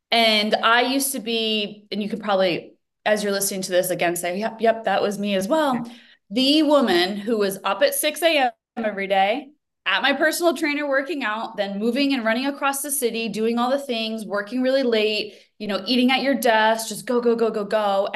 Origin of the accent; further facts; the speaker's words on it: United States; now in Sydney, Australia; Yes, it is bright and early here in Sydney, but as you can probably hear, I am American.